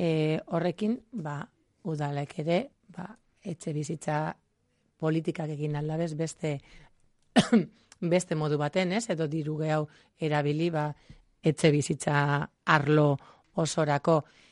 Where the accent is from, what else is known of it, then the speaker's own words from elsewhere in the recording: Bilbao, Basque Country, Spain; ni Bilbon jaio nintzen, hemen jarraitzen dut, eta momentuz ez daukat asmorik beste donora joateko